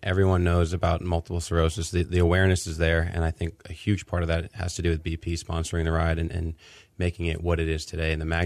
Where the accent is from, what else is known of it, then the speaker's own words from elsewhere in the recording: New York, United States; moved away as an adult; now in Houston, United States; And the irony of this ride is I'm from New York, and there wasn't much conversation around multiple sclerosis.